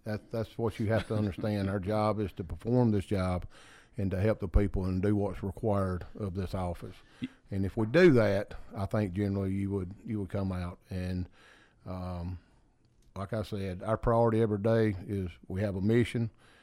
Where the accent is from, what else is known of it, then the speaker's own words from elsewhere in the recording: Georgia, United States; Georgia's my mother. This is my home state.